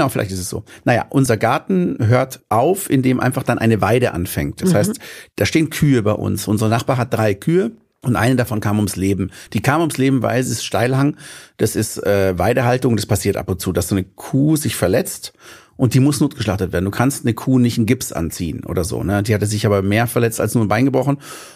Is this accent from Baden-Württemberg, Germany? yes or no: yes; Baden-Württemberg, Germany; bei uns im Schwarzwald.